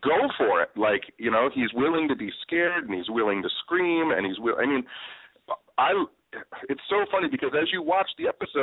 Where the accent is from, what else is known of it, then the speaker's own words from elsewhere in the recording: Detroit, Michigan, United States; I grew up in and around Detroit my whole life, so I spent most of my life crawling around in abandoned buildings and abandoned houses